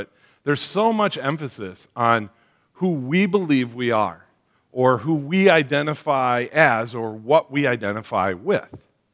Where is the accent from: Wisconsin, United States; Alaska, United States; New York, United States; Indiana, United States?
Wisconsin, United States; Like being born a man, being a son, growing up in the Fox Valley, things like that that I could add to it, right?